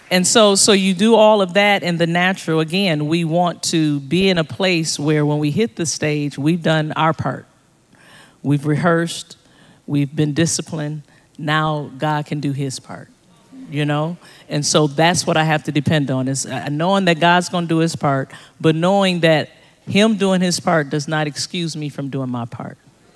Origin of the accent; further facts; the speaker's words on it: Detroit, Michigan, United States; I grew up in Detroit, Michigan. Are you kidding me? I grew up with … you name it. Motown was there.